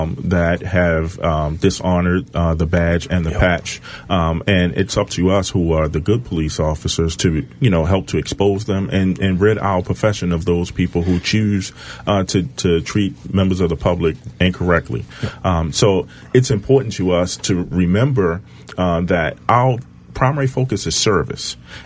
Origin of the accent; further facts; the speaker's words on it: Baltimore, Maryland, United States; Well, in the state of Maryland, where I'm from Baltimore City